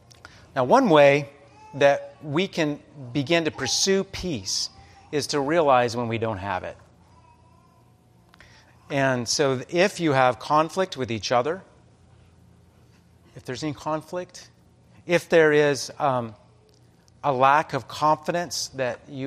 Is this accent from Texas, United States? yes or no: yes; Amarillo, Texas, United States; I saw this last summer when I went down to my hometown of Amarillo, Texas.